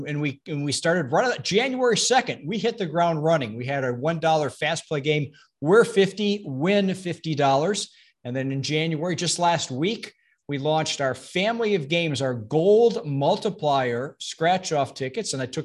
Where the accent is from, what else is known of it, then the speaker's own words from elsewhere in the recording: Cleveland, Ohio, United States; I'm from Cleveland. I'm sorry. I'm not familiar.